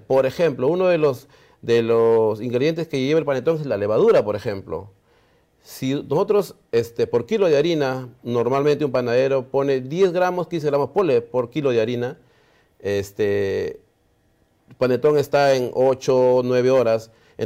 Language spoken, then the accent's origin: Spanish; San Martín de Porres, Lima, Peru; yo vengo del distrito de San Martín de Porres, que es el cono norte